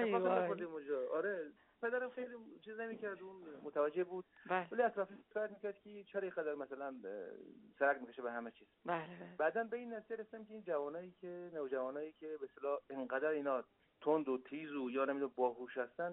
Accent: Jaghori, Ghazni, Afghanistan; من اهل جاغوری، من زادگاهم، پدر مادرم همش ما در جاغوری بوده، رشد کردن، ریشه داشتن

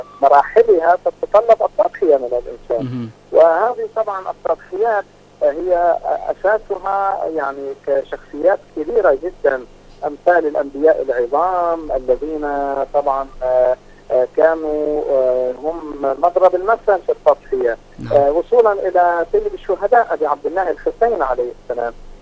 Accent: Lebanon; حتى عندنا في لبنان نجد بأن الكثير من يعني البيئة والنساء والرجال والكبار والصغار

